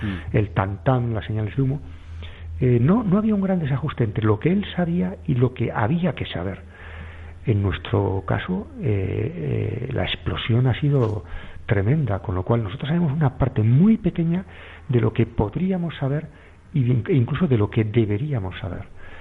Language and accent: Spanish; Navarre, Spain; yo soy también medio navarro y por tanto... en Navarra se ven las cosas también desde otra perspectiva